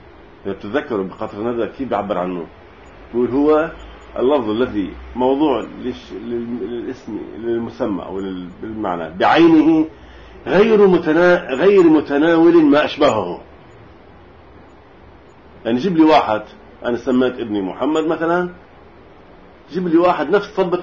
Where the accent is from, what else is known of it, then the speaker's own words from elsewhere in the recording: Lebanon; كلمة وطن للجندي عندنا بلبنان، الجندي تقول يا وطن.